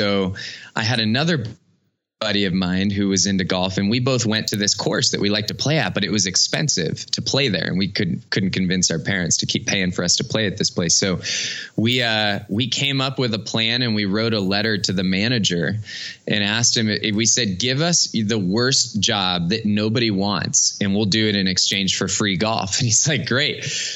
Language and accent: English; Cupertino, California, United States; now in Hudson, United States; I'm in Hudson, Ohio, and I grew up in Cupertino, California. Hudson is just outside of Cleveland. So, it's very different from where I grew up.